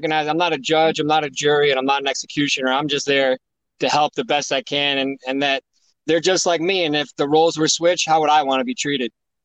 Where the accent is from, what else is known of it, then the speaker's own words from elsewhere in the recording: State College, Pennsylvania, United States; born there; I was born outside of Philadelphia in State College.